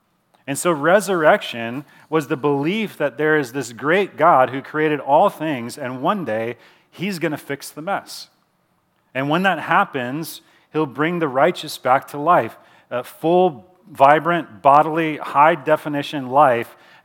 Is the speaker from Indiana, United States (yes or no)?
no; Chicago, Illinois, United States; I'm from Chicago originally.